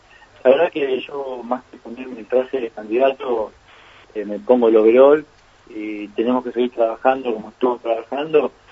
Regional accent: Buenos Aires, Argentina; Como bonaerense vamos a defender eso

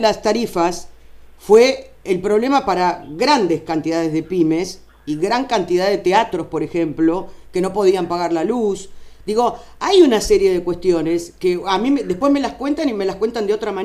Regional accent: Argentina; Estoy defendiendo a mí, que soy argentina

